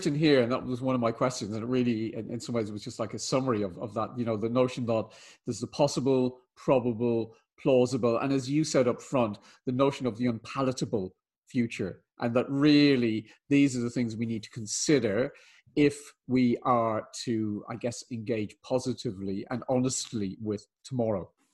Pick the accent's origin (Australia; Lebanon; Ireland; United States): Ireland; Being Irish, I talk forever.